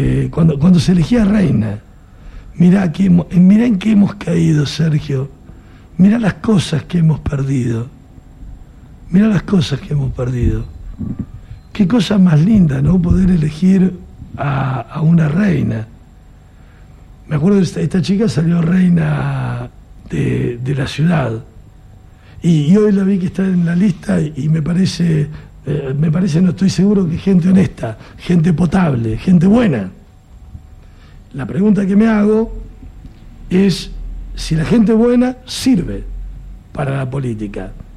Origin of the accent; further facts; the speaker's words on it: Argentina; nosotros somos argentinos.